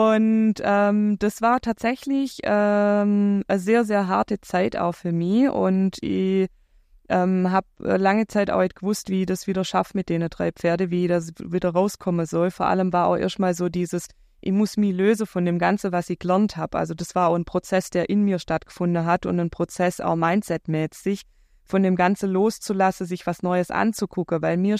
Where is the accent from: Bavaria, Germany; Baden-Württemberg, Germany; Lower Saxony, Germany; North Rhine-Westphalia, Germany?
Baden-Württemberg, Germany; Ich bin 38 Jahre alt, komme vom schönen Bodensee, wie man an meinem Dialekt erkennen kann.